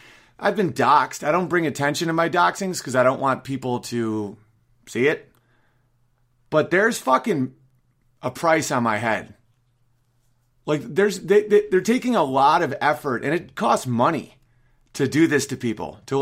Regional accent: Canada; I'm a Canadian

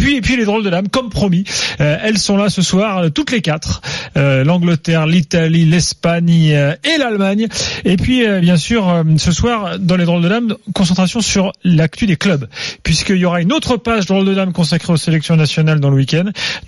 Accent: Bordeaux, Nouvelle-Aquitaine, France; moi je suis bordelais

